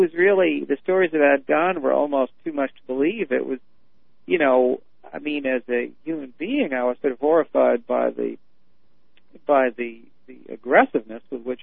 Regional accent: New York, United States; Well, I'm a New Yorker, Bob, and I'd never even been to West Virginia, much less heard of mountaintop removal mining.

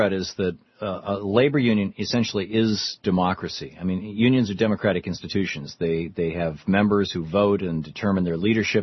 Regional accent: Lansing, Michigan, United States; I grew up in Lansing, Michigan, big GM factory in Lansing, Michigan

